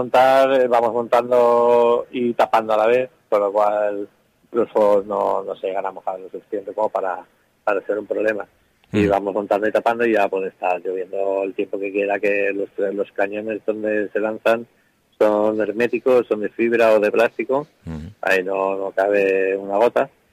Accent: Valencia, Valencian Community, Spain; A ver, yo soy de Valencia, aquí también hay una batalla de flores.

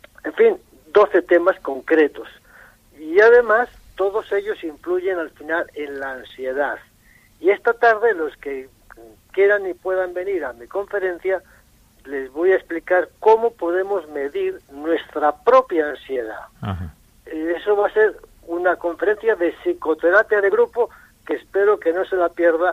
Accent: Escalante, Cantabria, Spain; moved away; also born or lived in Santoña / Colombia; Pero bueno, yo en realidad, pues la infancia y todo eso, viví en Escalante hasta que me tocó emigrar a Colombia

